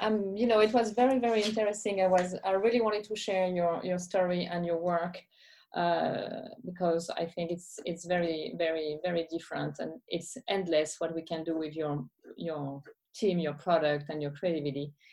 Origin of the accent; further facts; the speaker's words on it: Grand Est, France; I was born and raised in Champagne